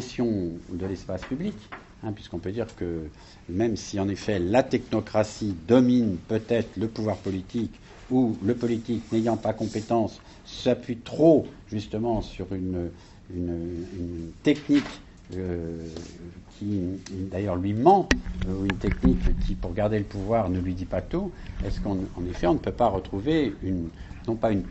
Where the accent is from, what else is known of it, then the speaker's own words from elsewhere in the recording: France; parce que je suis français